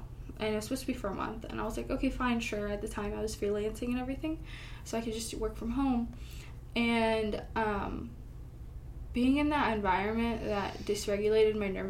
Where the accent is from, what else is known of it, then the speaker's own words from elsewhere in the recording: India; I knew about, like, Ayurveda because it's, I'm Indian, I grew up in that and things